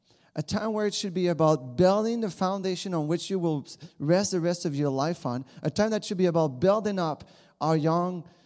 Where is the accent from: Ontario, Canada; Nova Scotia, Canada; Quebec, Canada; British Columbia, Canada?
Quebec, Canada; Shawinigan; I grew up in Quebec. Maybe you hear it in my little accent. And in a small town called Shawinigan, if you've heard about Jean Chrétien, we are from the same town.